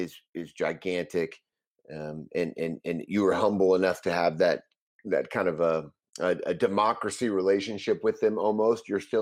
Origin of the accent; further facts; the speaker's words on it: Texas, United States; moved away; also born or lived in California; In terms of lacrosse, I grew up in Texas. They didn't have lacrosse as a child when I grew up in Texas.